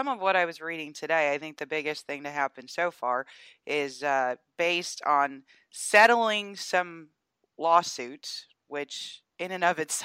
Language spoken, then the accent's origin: English; Georgia, United States; there's several African-American and other folks who started a suit in my home state of Georgia